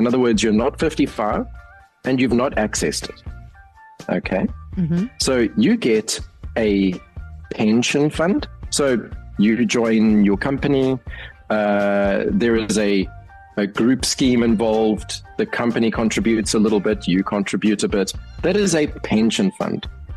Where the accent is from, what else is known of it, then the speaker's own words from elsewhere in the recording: Cape Town, Western Cape, South Africa; now in United States; I'm from Cape Town.